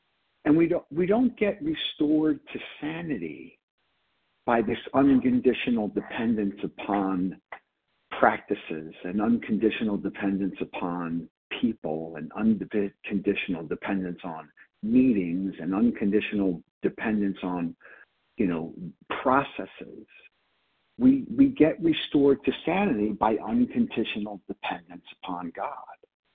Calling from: Pennsylvania, United States; Pennsylvania.

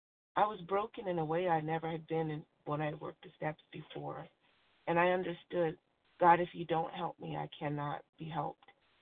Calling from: Virginia, United States; in Virginia.

